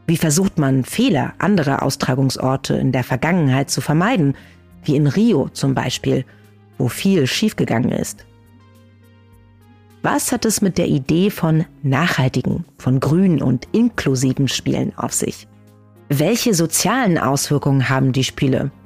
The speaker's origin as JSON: {"language": "German", "region": "Berlin", "country": "Germany", "moved": "as an adult", "lives_now": "Paris, France", "said": "Ich bin eigentlich Berlinerin und wollte nach dem Studium ein Jahr an die Seine gehen. Mittlerweile sind 16 daraus geworden."}